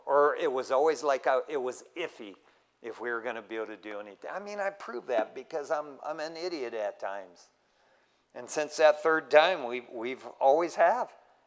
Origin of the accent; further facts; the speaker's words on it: Detroit, Michigan, United States; we were going to move back to Detroit, man. You know, I could get a job back there in my hometown.